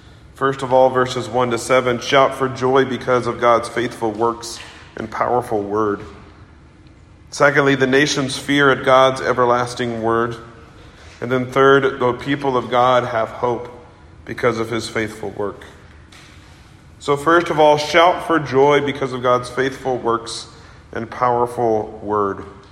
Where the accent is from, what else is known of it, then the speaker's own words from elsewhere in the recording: Kansas City, Missouri, United States; I grew up in Kansas City, and I remember when I was a child back in 1985 and the Royals winning the World Series against the St. Louis Cardinals